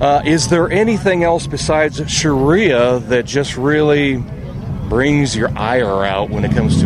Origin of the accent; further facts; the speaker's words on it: Fort Worth, Texas, United States; also born or lived in Bedford; I mean, we're from Fort Worth and Bedford.